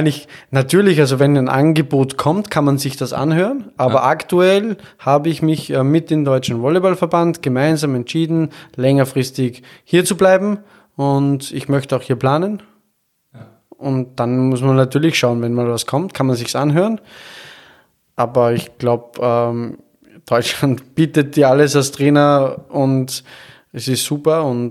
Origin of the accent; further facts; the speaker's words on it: Austria; weil ich würde nie im Leben als Österreicher hier auf Urlaub fahren